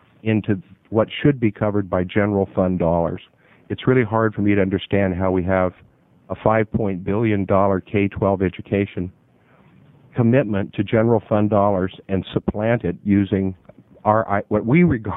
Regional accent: Portland, Oregon, United States; I am from Portland. I have two daughters in Portland Public Schools.

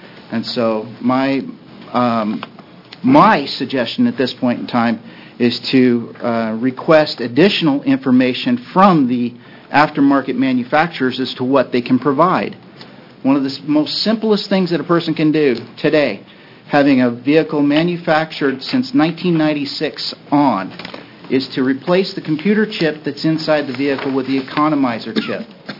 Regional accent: Corvallis, Oregon, United States; I'm from Corvallis, Oregon, and I'm a mechanical engineer.

